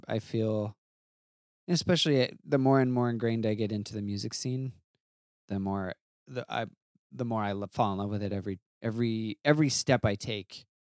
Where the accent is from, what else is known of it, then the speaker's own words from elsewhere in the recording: Oregon, United States; Like, I remember growing up in Oregon, I would have to, in my brain, I would have to follow a road, like, mentally all the way through town